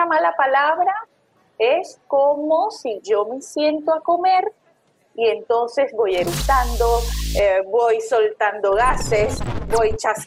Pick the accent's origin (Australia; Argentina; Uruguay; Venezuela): Venezuela; Maracaibo, Zulia; born there; Vivo en Maracaibo, nací en Maracaibo, mi país Venezuela